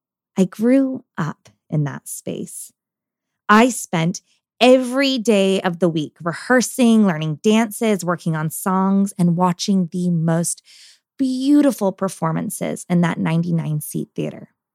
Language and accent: English; Bakersfield, California, United States; Today is a very special episode because it not only takes place in my hometown of Bakersfield, California